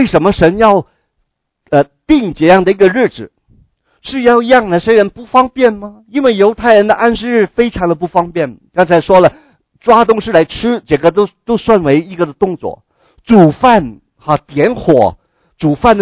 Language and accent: Chinese; Guangdong, China; 你知道我们广东人哈，你不晓得你有没有哈，北方有没有这样的规矩，我们广东人呢去饮茶的时候哈